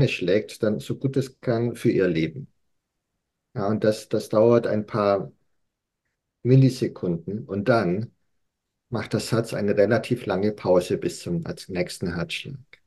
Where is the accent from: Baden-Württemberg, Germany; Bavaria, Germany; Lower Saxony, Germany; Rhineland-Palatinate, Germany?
Bavaria, Germany; Ich komme ja aus Bayern